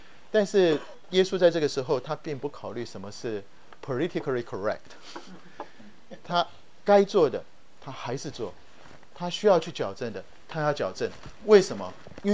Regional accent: Taiwan; 我是从台湾来

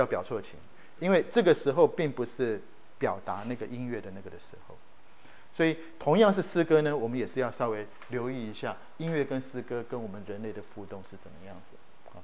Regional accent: Taiwan; 那我们从台湾来的弟兄，我们服过兵役的

